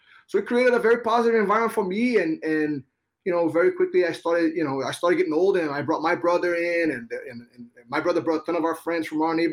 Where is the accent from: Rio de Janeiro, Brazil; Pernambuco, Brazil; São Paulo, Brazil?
Rio de Janeiro, Brazil; I grew up in Rio de Janeiro, and you know, you could just walk into any gas station and buy beer